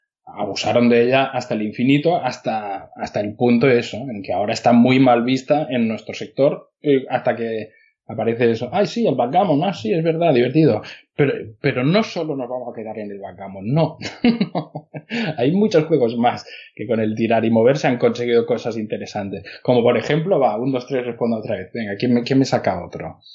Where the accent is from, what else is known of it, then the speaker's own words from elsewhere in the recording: England, United Kingdom; Spanish is a second language; Siendo inglés, no la había oído en mi vida.